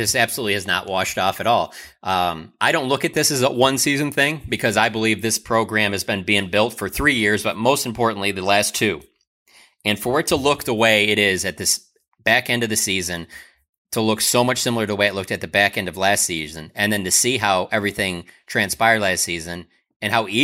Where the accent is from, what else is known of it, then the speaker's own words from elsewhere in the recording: Detroit, Michigan, United States; I'm from Detroit.